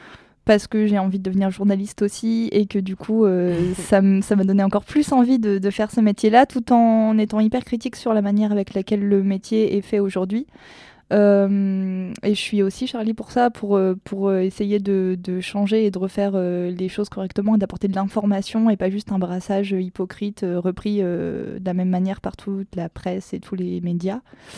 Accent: France; Je suis française et d'origine française, mais en même temps, je ne suis pas hyper patriotique et je me sens plus européenne que française.

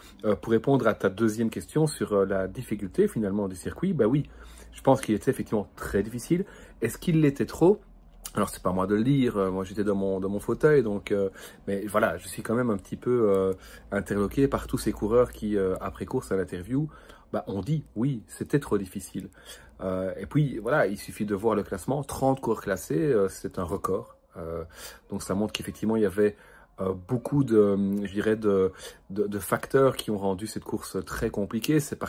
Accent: Belgium; Et puis l'autre raison, c'est parce que je suis belge.

